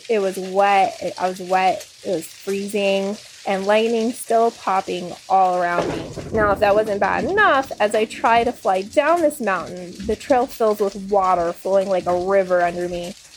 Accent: Florida, United States; I'm originally from Florida, and I enjoy rainy, stormy days.

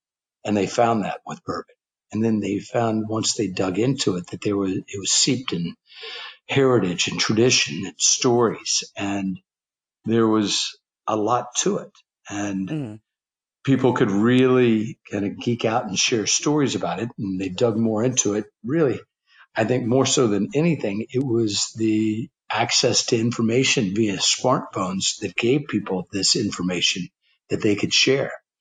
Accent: Kentucky, United States; Growing up in Kentucky, bourbon is everywhere.

